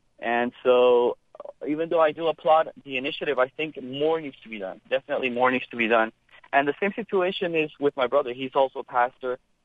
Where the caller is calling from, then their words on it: Oakland, California, United States; I'm calling from Oakland. I am a 30-year-old pastor.